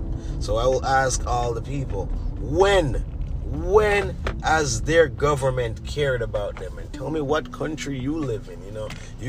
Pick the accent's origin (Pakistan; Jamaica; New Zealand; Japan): Jamaica; now in United States; because I grew up in Jamaica.